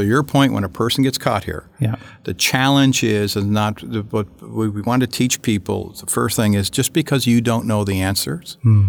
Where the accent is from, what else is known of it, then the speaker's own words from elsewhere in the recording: Prince Edward Island, Canada; if you're being me growing up in Prince Edward Island